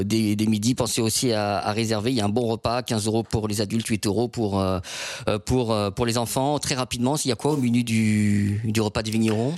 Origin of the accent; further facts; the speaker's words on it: Auvergne-Rhône-Alpes, France; je viens de Savoie et on prononce pas les X, les S.